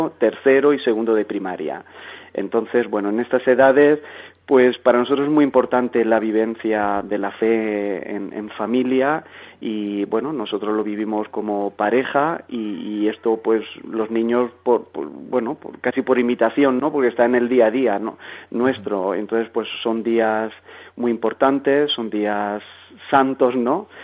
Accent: Bullas, Region of Murcia, Spain; moved away as an adult; now in Fuerteventura, Spain; ha sido desde mis orígenes hasta con 27 años que me vine de Murcia a Fuerteventura sin conocer la realidad de las Islas Canarias

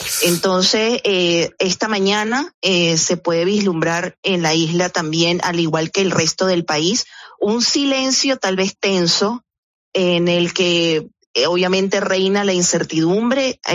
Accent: Caracas, Capital District, Venezuela; now in Margarita, Venezuela; los 16 años que tengo viviendo en Margarita, porque, bueno, yo soy caraqueña, pero tengo ya más de 15 años viviendo aquí

